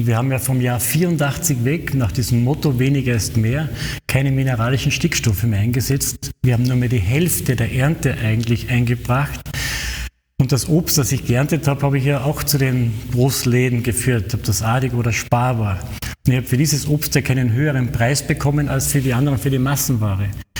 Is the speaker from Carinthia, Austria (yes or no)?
yes; Ruden, Carinthia, Austria; Am Donnerstag am Abend habe ich mein Brieflein in Ruden ins Postkastel geworfen, also in meinem Heimatort.